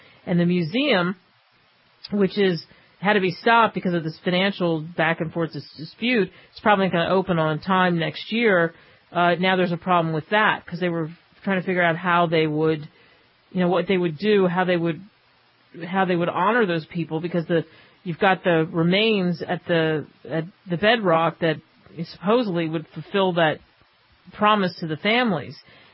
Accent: New Jersey, United States; There's some idiots in New Jersey, and I'm from New Jersey, so I'm allowed to say that.

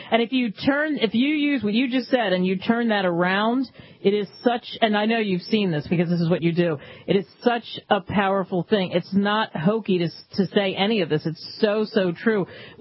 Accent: Philadelphia, Pennsylvania, United States; I grew up in Philadelphia and I'm a lifelong Eagle fan

